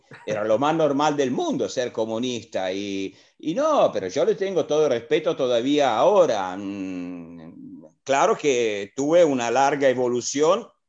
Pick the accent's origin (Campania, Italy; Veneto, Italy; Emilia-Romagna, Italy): Emilia-Romagna, Italy; Forlì; born there; Spanish is a second language; Bueno, yo nací en Forlì.